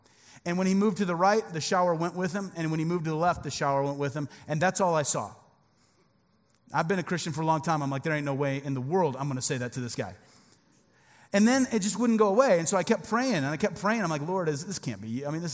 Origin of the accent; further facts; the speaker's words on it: Midwest, United States; we're from the Midwest. We didn't know.